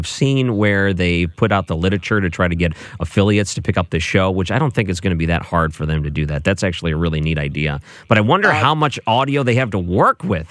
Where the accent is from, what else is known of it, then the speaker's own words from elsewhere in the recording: Detroit, Michigan, United States; When I grew up in Detroit, I used to listen to a morning show called Drew and Mike.